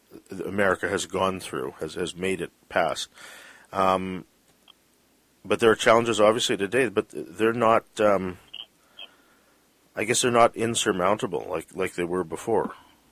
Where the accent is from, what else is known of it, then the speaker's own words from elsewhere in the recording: Canada; speaking as a Canadian, it's hard to like some Americans at this point.